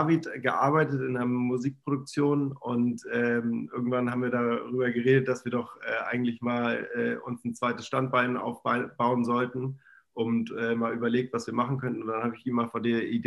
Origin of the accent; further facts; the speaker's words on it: Rhineland, Germany; moved away as an adult; now in Hamburg, Germany; ich bin gebürtiger Rheinländer. Ich bin zum Studium nach Hamburg gezogen und wohne jetzt hier seit mittlerweile 10 Jahren, 9 Jahren. Bin Ende 20